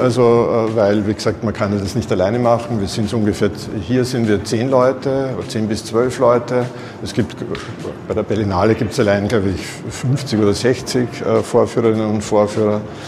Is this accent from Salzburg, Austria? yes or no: no; Vienna, Austria; Ich komme aus Wien, Österreich. Hört man vielleicht an meinem Akzent.